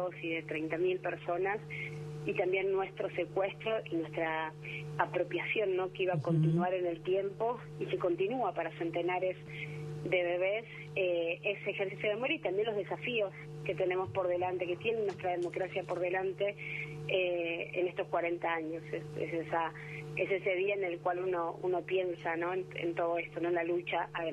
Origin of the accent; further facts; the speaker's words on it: Buenos Aires, Argentina; yo mismo crecí en Campo de Mayo cuando era, digamos, cuando funcionaba el centro clandestino, uh-huh. digamos, mi infancia en dictadura fue en ese lugar.